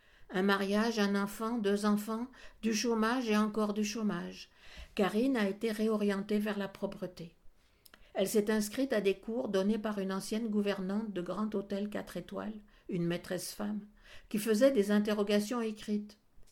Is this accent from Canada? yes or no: no; France; moi je suis française, je le fais à la française, à l'horizontale.